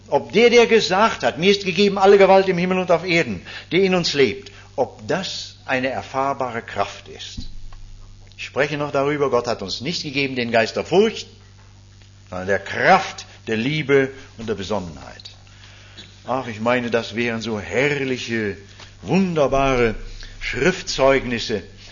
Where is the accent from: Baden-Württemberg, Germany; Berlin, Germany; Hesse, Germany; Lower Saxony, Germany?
Hesse, Germany; Das war bei uns in meiner früheren Heimat, ich komme aus Nordhessen, aus dem Waldecker Land, nicht so.